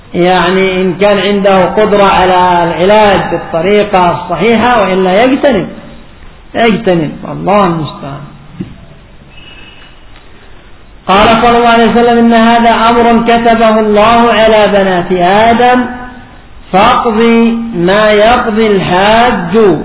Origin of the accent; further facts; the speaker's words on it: Yemen; خاصة كما قلنا عندنا في اليمن ضعف في الطب